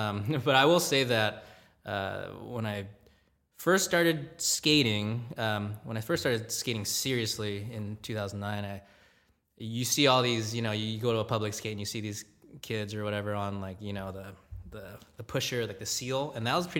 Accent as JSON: {"language": "English", "town": "Gardena", "region": "California", "country": "United States", "tie": "born or raised there", "said": "Yeah, so I grew up in Gardena, California. Even though it's, I guess, technically LA County, I actually grew up a Ducks fan."}